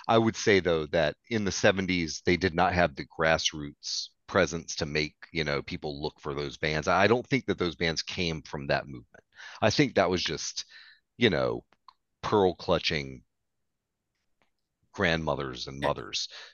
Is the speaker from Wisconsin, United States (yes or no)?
no; Virginia, United States; I grew up in Hanover County. I grew up in Hanover County, Liz.